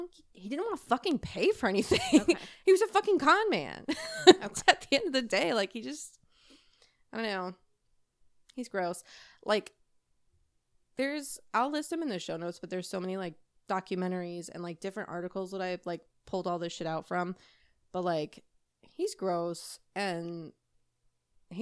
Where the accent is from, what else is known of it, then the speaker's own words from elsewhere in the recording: Indiana, United States; Unfortunately, he was born in my home state of Indiana.